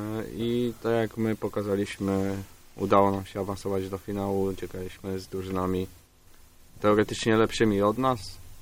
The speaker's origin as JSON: {"language": "Polish", "town": "Dąbcze", "region": "Greater Poland Voivodeship", "country": "Poland", "said": "Pochodzimy z Dąbcza, ale aktualnie tam mieszkam."}